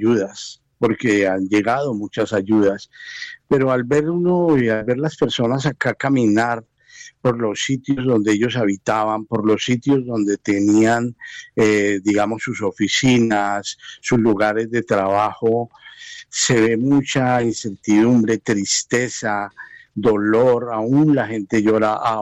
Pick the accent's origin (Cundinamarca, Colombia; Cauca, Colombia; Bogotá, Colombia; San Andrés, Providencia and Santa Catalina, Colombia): Bogotá, Colombia; now in Pereira, Colombia; yo soy de Bogotá y me radiqué aquí en Pereira, llevo ya 2 años y medio